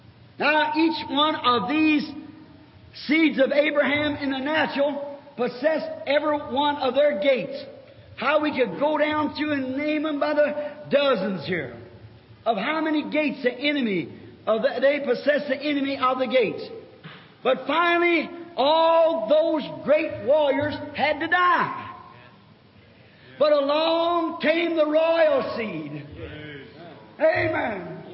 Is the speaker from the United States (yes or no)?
no; Ireland